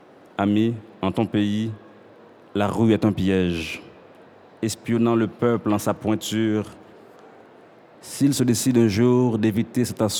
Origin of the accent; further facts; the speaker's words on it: Haiti; Moi, chez moi, il n'y a pas de kangourou du tout. Je viens d'Haïti.